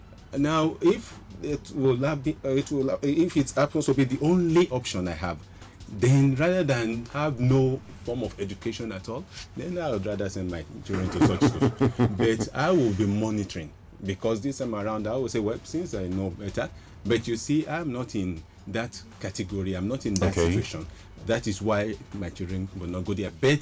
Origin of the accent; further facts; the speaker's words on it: Nigeria; As a Nigerian, I occupy a position